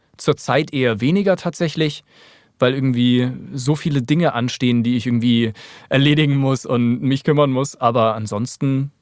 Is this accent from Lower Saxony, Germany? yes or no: no; Grünwald, Bavaria, Germany; Wir hatten damals bei uns in Grünwald eben den sogenannten Bombenkrater.